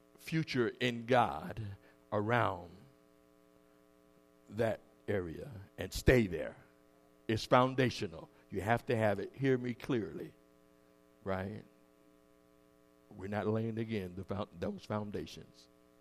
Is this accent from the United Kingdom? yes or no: no; New York, United States; Now, I'm from New York, but I ain't no tour guide.